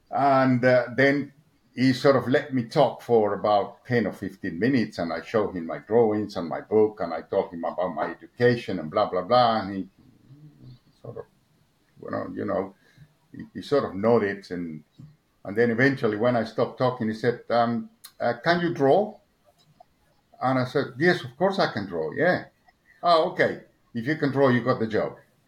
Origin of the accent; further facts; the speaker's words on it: Argentina; English is a second language; now in England, United Kingdom; a language which, even though I study English in Argentina, it wasn't my first language.